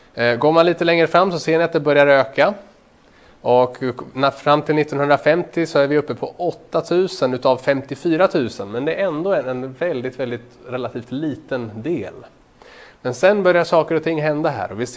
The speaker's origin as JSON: {"language": "Swedish", "country": "Sweden", "said": "Jag kommer från Sverige, som ni kanske hör. Och Sverige toppar skilsmässostatistiken i världen."}